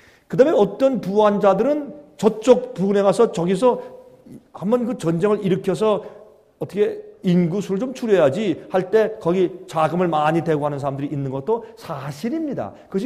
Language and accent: Korean; South Korea; 저는 미국 시민권 가진 사람이니까 저는 한국 사람이지만 미국 시민권 가지고 있으니까